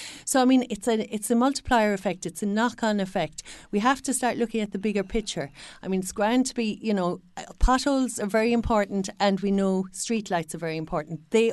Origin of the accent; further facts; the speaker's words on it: Munster, Ireland; The Blackwater, I grew up in the Blackwater, so, you know, and the fishing potential that would bring